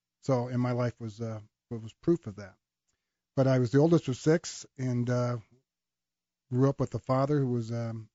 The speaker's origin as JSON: {"language": "English", "town": "San Jose", "region": "California", "country": "United States", "tie": "born or raised there", "said": "I grew up in Santa Clara County, San Jose area, Bay Area, and graduated from high school in 1965."}